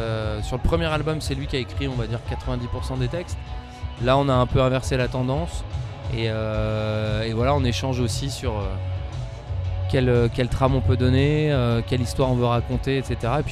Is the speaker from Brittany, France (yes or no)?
yes; Rennes, Brittany, France; On vient de Rennes, en Bretagne.